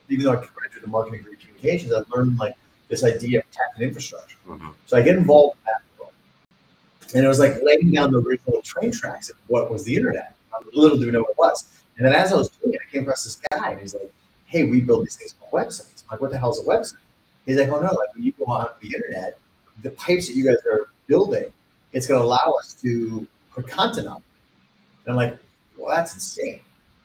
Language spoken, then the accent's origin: English; Minneapolis, Minnesota, United States; also born or lived in Lebanon; We moved to Minneapolis, Minnesota. And I grew up as a Midwestern trapped in a Lebanese body.